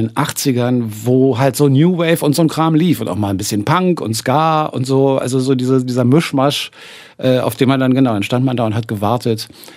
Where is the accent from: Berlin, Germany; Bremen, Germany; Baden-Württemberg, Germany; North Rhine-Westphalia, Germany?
Berlin, Germany; Ich komme ja aus Nord-Berlin.